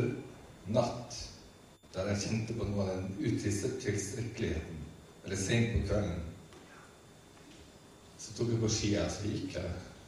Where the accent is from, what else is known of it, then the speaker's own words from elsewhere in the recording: Finnmark, Norway; Og så tar han meg tilbake til barndommen min i Finnmark, og sier at du har kommet hjem